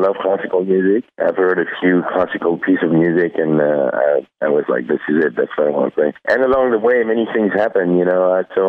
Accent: Paris, Île-de-France, France; now in Los Angeles, United States; I was born and raised in Paris, actually.

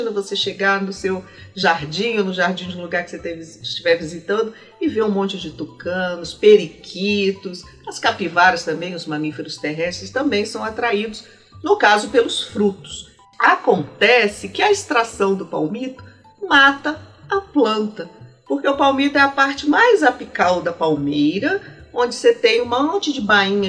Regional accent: Rio de Janeiro, Brazil; eu sou do Rio de Janeiro, né? A Mata Atlântica foi o meu quintal.

